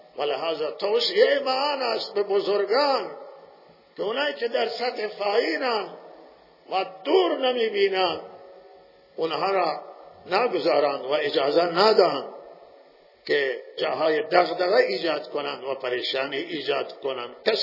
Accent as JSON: {"language": "Persian", "country": "Iran", "said": "و این حق هر ایرانیه و ما ایرانی هستیم."}